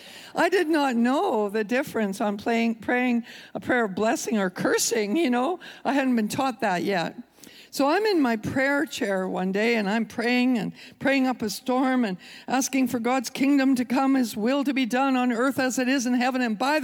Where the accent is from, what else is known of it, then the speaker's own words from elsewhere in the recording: Canada; moved away; We were in Canada, and you know, I'm Canadian, and you know, we lived up in Canada until the last 15 years.